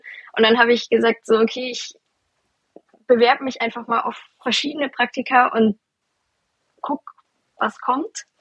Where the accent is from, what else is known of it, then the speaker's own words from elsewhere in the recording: Stuttgart, Baden-Württemberg, Germany; Also ich komme damals aus Stuttgart